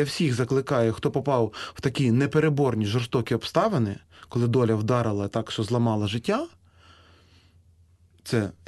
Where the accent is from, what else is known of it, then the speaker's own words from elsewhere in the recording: Western Ukraine, Ukraine; Я з Західної України. В нас нормально щороку чи не щотижня в літній період здійснюються ці хода.